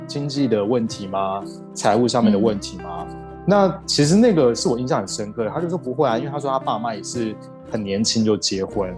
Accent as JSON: {"language": "Chinese", "country": "Taiwan", "tie": "born or raised there", "said": "这个就跟我们在台湾成长的环境"}